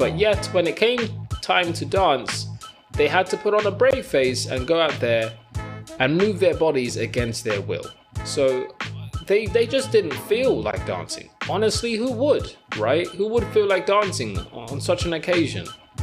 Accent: Nigeria; I made a great discovery. I don't think I'm very Nigerian. I don't think so. I didn't want to eat the jollof rice, and that is saying something.

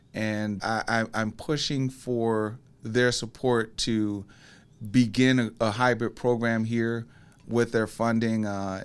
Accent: Flint, Michigan, United States; I'm from Flint, Michigan, so I always want to go straight with General Motors

